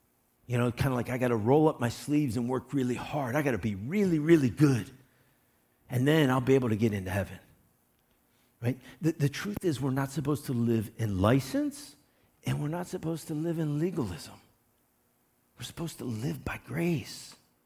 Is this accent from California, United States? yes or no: no; Baltimore, Maryland, United States; I'm from Baltimore, Maryland, and I love my crabs.